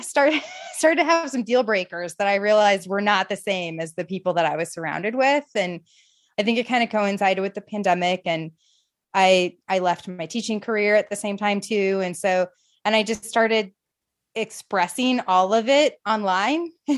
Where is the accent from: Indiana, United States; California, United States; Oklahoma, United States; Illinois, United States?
Illinois, United States; I grew up in the Midwest, so in Illinois